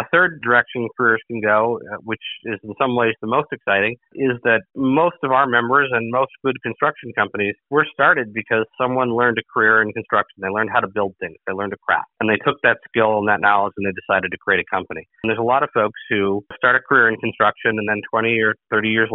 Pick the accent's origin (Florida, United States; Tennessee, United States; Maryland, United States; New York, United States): New York, United States; I'm from New York, and most of that curriculum left high schools decades ago.